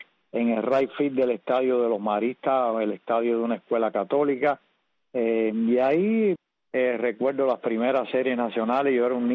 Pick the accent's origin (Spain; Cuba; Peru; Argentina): Cuba; Santa Clara, Villa Clara; born there; nací en Santa Clara, provincia de Las Villas, en 1956, nací frente a un estadio, el estadio de los Maristas